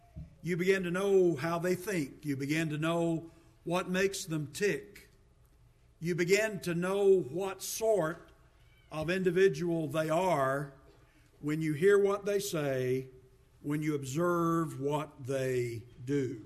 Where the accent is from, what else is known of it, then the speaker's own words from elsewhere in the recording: United States; So when I say that I am an American, that means I am of America. That means I relate to America. That's where my citizenship and my experiences in life are.